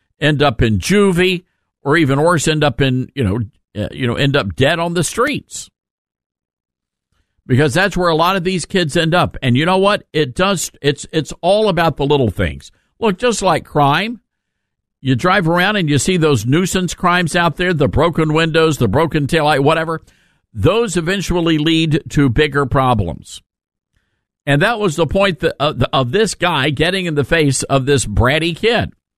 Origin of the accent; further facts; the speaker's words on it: South Haven, Mississippi, United States; about DeSoto County, South Haven, right across the state line from Memphis, I grew up there.